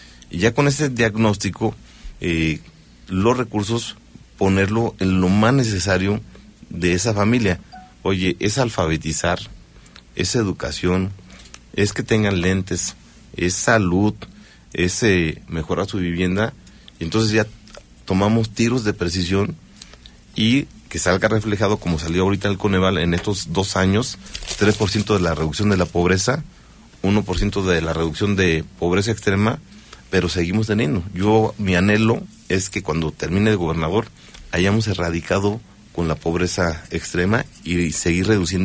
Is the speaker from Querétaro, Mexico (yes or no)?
yes; Huimilpan, Querétaro, Mexico; por fin dándole justicia a mi tierra, Huimilpan